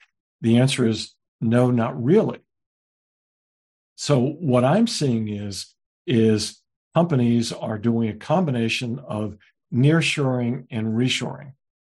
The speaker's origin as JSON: {"language": "English", "town": "Queens", "region": "New York", "country": "United States", "tie": "born or raised there", "said": "as a young child growing up in Queens delivering newspapers"}